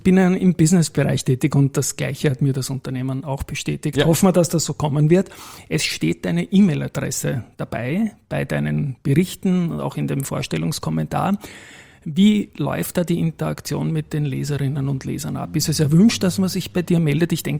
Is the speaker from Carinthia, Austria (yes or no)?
no; Vienna, Austria; Ich komme aus Donaustadt und arbeite im Alsergrund.